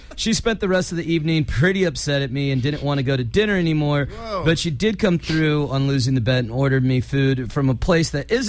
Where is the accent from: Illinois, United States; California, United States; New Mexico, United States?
California, United States; I grew up in the Bay Area and I've been a lifelong Niners fan